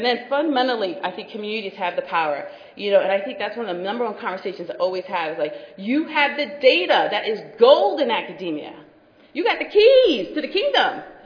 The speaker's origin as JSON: {"language": "English", "region": "New York", "country": "United States", "said": "we're from New York, so we keep it very, like, straight from the hip."}